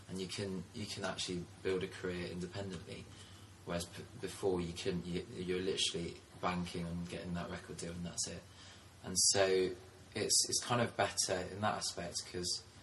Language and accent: English; Paris, Île-de-France, France; moved away; also born or lived in Winchester, United Kingdom; I grew up in Paris, and then I moved to Winchester